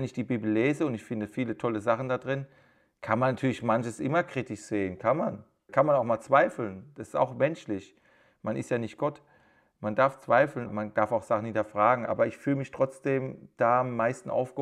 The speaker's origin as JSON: {"language": "German", "country": "Turkey", "said": "Es ist nur witzig, dass ich für viele als Türke sage, denkt an euren Glauben."}